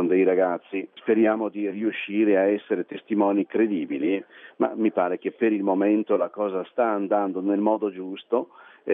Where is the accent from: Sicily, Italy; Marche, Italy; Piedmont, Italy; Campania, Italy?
Marche, Italy; Loreto